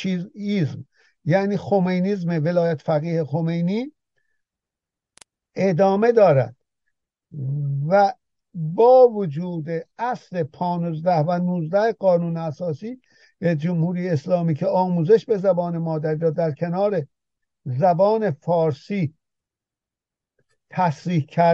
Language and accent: Persian; Azerbaijan, Iran; خود من نیز به عنوان یک ایرانی آذربایجانی